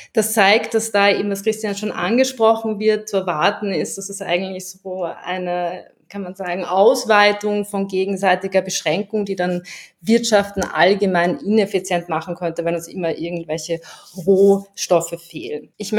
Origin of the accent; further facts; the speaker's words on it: Austria; ich komme aus Österreich